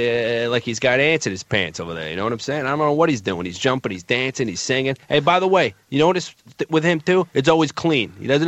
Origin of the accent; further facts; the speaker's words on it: New Jersey, United States; mainly because I'm from Jersey, you know.